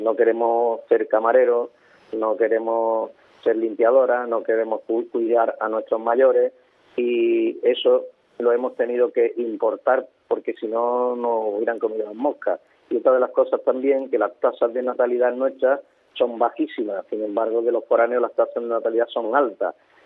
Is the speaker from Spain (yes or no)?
yes; Spain; de lo tontos que somos los españoles, de lo imbéciles que somos los españoles